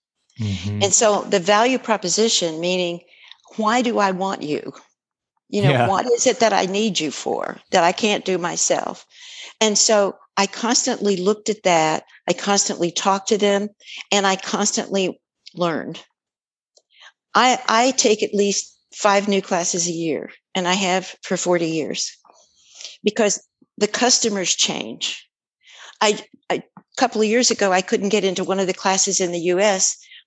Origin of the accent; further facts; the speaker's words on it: New Mexico, United States; I'm a country girl. I come from New Mexico.